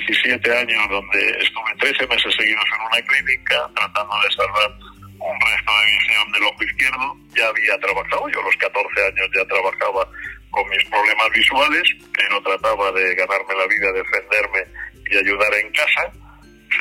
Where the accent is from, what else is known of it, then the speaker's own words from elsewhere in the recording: Pontevedra, Galicia, Spain; Yo nací en Pontevedra en una familia muy humilde, en el año 59, muy pobre. Familia muy pobre. Y salimos adelante como buenamente pudimos. Vivía en medio del bosque